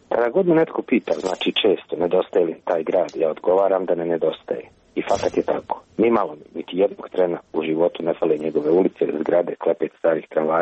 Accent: Tuzla, Tuzla Canton, Bosnia & Herzegovina; now in Šibenik, Croatia; U Šibenik, gdje mi je kuća već 7 godina, vratio sam se onoga dana kada sudionici demonstracija pokrenutih u mom rodnom gradu Tuzli spalili zgradu predsjedništva Bosne i Hercegovine.

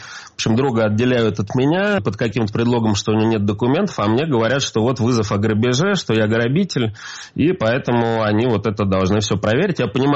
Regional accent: Moscow, Russia; я москвич, в Москве зарегистрирован.

